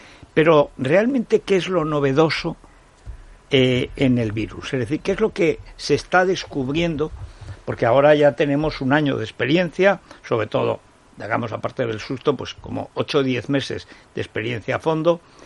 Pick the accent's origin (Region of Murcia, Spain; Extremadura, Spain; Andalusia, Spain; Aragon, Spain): Aragon, Spain; Teruel; los pocos somos los de Teruel.